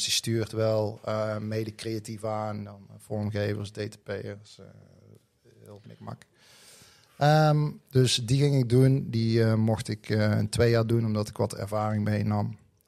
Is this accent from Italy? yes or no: no; Eindhoven, North Brabant, Netherlands; Ik ben echt Eindhovenaar, weet wel.